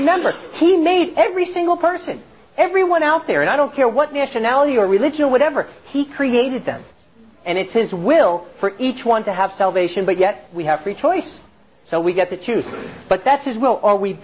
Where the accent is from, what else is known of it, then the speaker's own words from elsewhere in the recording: United States; One thing that shocked me being in Israel is I realized growing up in America